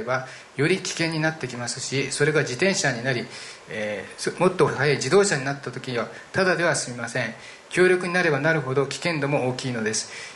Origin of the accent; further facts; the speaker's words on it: Nagano, Japan; 私は長野の出身なんですけど、